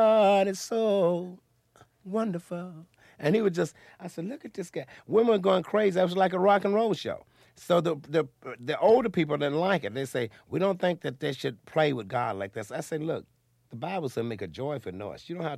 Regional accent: Florida, United States; We come from Florida.

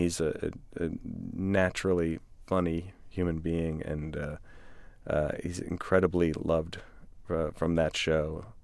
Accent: New York, United States; So I think it was the feeling of what everybody was feeling after 9/11, being a New Yorker

